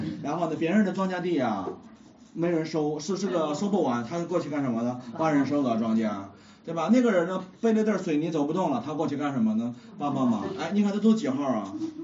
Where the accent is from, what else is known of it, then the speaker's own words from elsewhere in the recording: China; 我们中国人是用好人坏人，他们是用义人和罪人。